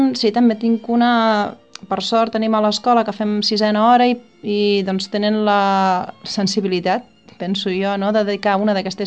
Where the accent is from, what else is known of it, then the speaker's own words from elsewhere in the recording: Reus, Catalonia, Spain; now in L'Espluga de Francolí, Spain; De petita vivíem a Reus, llavors vam vindre a viure aquí a l'Espluga i vaig seguir amb el piano i amb el llenguatge.